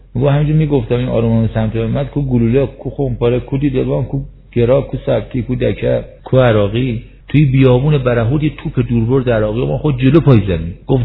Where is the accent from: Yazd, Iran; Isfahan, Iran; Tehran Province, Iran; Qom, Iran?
Qom, Iran; ما قمی هستیم دیگه. بعد از دعا پیاده آروم آروم میرفتیم گلزار شهدای قم